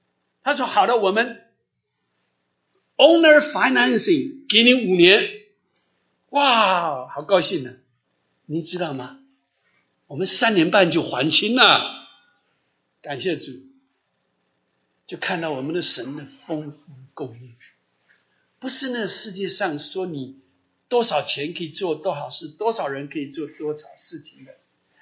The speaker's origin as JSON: {"language": "Chinese", "country": "China", "said": "我说你不知道我们中国人啊，我说我们中国人，我不吃饭我都要把你钱付了，我不会欠你一毛钱的。"}